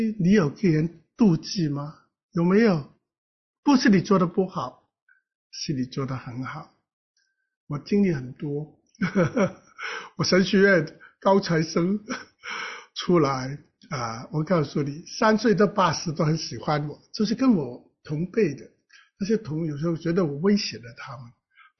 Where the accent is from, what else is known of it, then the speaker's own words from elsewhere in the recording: Hong Kong; 我是香港人，香港是个功利主义，然后我们香港是崇拜有能者居之啊